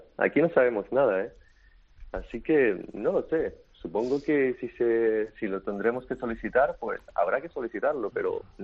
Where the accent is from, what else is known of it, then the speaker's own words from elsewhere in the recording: Las Palmas, Canary Islands, Spain; Yo soy de Las Palmas, Canario.